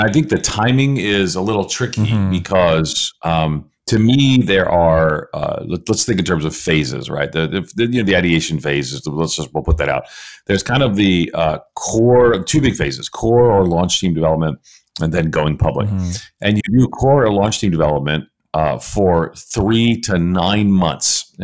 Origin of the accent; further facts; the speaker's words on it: United States; Daniel's Canadian, I'm American.